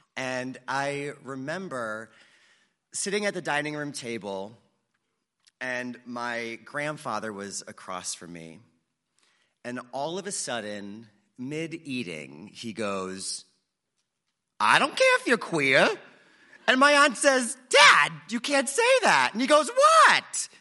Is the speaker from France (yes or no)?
no; Florida, United States; I'm a Jew from South Florida, so the closest I ever really got to holiday cheer was seeing some lights up a palm tree in 90-degree weather.